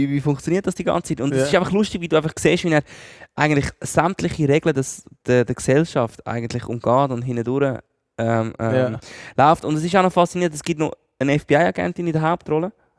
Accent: Switzerland; ich bin Schweizer, ich beherrsche nicht einmal richtig Schriftdeutsch.

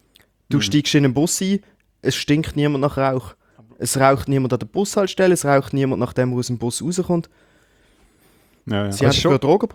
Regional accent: Switzerland; Und ja, dass wir so Probleme in der Schweiz ja nicht haben und wie toll es bei uns in der Schweiz ist.

